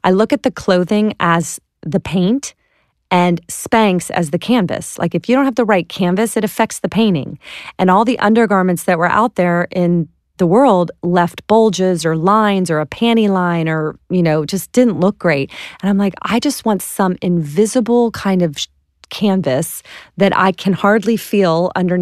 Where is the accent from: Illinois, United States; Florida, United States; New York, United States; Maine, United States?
Florida, United States; Clearwater; I sell fax machines. I'm from Clearwater, Florida.